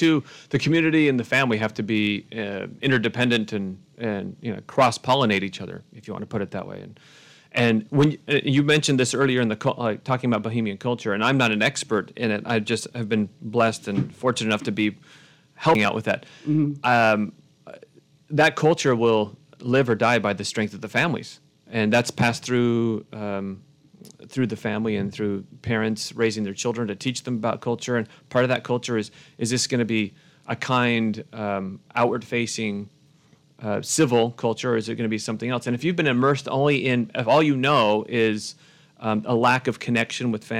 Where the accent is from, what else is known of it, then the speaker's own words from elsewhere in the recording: United States; I'm a professor from the United States